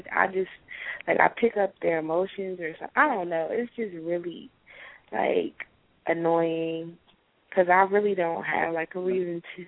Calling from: Atlanta, Georgia, United States; I'm calling from Atlanta.

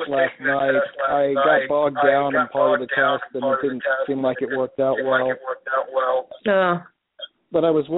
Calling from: Virginia, United States; I'm from Virginia

